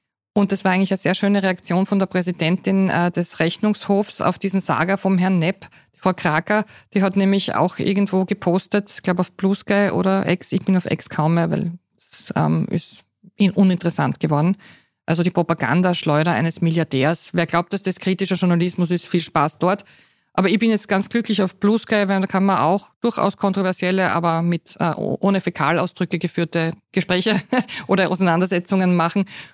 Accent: Austria; als kleines Kind in Österreich, da war ja die NS-Zeit gar nicht so lang her

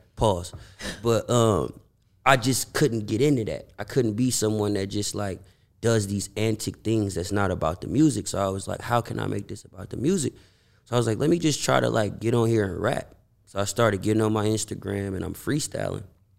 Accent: California, United States; For those who don't know, I'm from the Bay Area.

